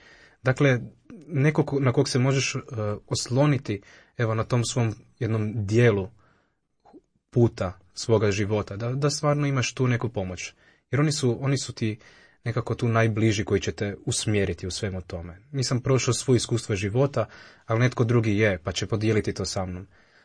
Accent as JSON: {"language": "Croatian", "town": "Zagreb", "region": "City of Zagreb", "country": "Croatia", "tie": "born or raised there", "said": "Evo, rodom sam iz Zagreba, iz Kustošije, župe Svetog Nikole Tavelića, tu sam odrastao, tu sam evo sve primio sakramente"}